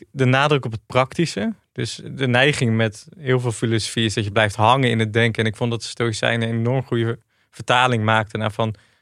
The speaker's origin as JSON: {"language": "Dutch", "region": "Gelderland", "country": "Netherlands", "said": "ik woonde in Rotterdam. Voor mij een grote stad. Ik kwam uit de Achterhoek."}